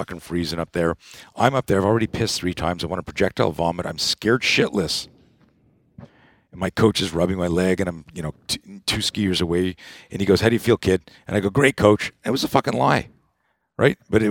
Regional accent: Canada; I grew up in Canada, and you're either a skier or a skater. And I grew up on skis

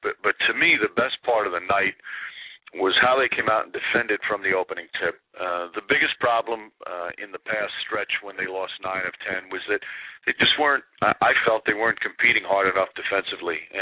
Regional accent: Yonkers, New York, United States; I was a kid who rooted for the Knicks growing up in Yonkers, so I've been a Knicks fan since I was little.

